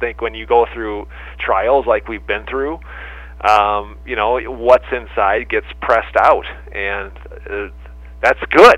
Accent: Montevideo, Minnesota, United States; Well, I'm from Montevideo, graduated in 97, so I'm from the area

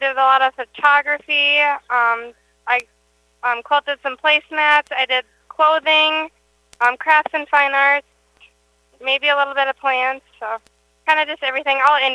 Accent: Hanley Falls, Minnesota, United States; I'm from Hanley Falls, Minnesota.

